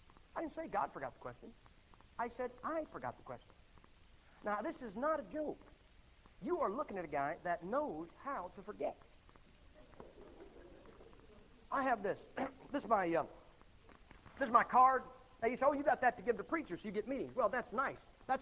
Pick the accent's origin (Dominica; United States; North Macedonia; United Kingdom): United States; Massillon, Ohio; But I was born and raised in Massillon, Ohio. Massillon, Ohio is where pro football began.